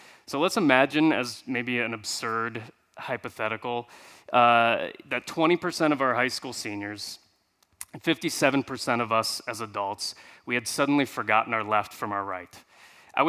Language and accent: English; Columbus, Ohio, United States; But like I mentioned, not from the South. I'm from Columbus, Ohio. That's where I grew up.